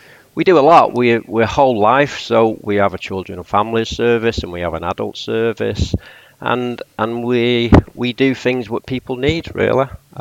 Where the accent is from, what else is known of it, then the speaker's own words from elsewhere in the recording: Salford, North West England, United Kingdom; I'm a Salfordian, so that's a city in its own right, but people think I'm a Mancunian.